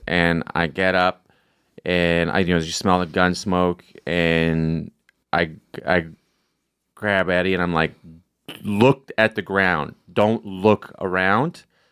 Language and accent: English; Canada; now in United States; I'm from Canada, and my mom is like always like texting me like, America's a crazy place.